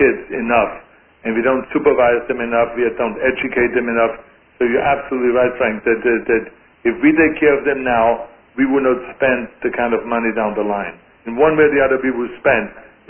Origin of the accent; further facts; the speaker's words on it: Austria; moved away as an adult; now in United States; I had the kind of education when I grew up in Austria, and I want every kid to have the same opportunities that I had when I came to America